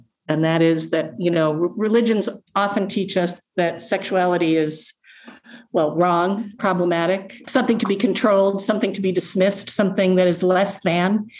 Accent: Ireland; I'm Irish.

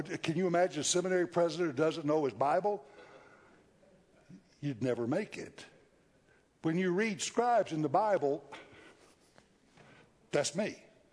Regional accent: New Orleans, Louisiana, United States; I'm from New Orleans, Louisiana, and you can tell by looking at me, food is a really big deal.

